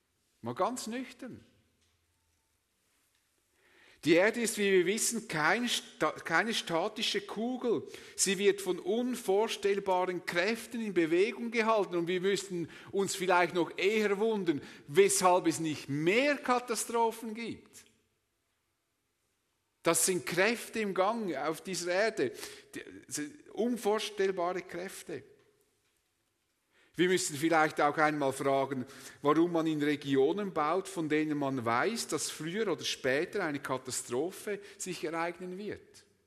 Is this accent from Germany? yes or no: no; Switzerland; Oder sind wir Schweizer wirklich gottesfürchtiger als die Haitianer?